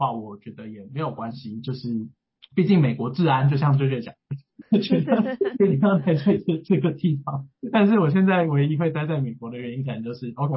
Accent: Taiwan; moved away as an adult; also born or lived in Hangzhou, China; now in United States; 我从小在台湾长大，但我本科是在杭州念的，然后我研究所又跑来美国

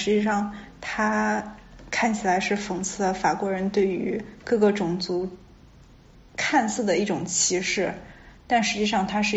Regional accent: United States; 大家可能不管是什么种族我们都是在美国生长长大的，

